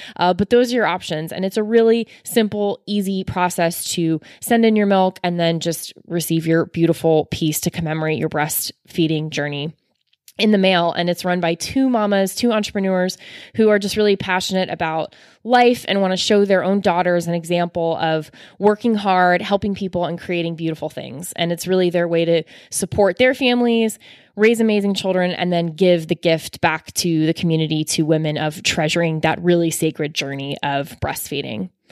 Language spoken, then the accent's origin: English; Florida, United States; And Florida connections, because I'm from Florida as well. So when we first talked, I was like, oh, yeah, another Floridian.